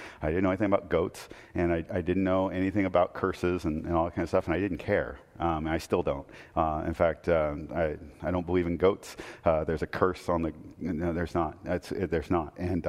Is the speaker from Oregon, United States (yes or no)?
yes; Portland, Oregon, United States; Growing up in Portland, closest thing we got to baseball was the Beavers, and I love the Beavers.